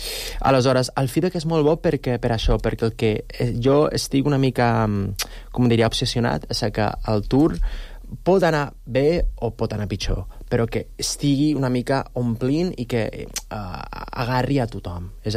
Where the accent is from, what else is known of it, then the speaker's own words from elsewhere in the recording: Buñol, Valencian Community, Spain; now in Sant Cugat del Vallès, Spain; Jo sóc valencià, sóc d'un mm-hmm. poble que es diu Bunyol.